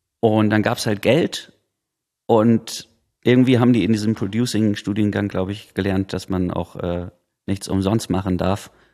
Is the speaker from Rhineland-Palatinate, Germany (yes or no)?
no; Essen, North Rhine-Westphalia, Germany; now in Berlin, Germany; ich komme ja aus Essen und war dann in Berlin